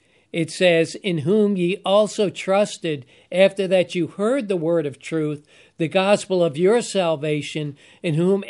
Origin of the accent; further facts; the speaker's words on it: New York City, New York, United States; born there; But this certifies that I was born in Brooklyn, in the city considered the city of New York, or one of the five boroughs.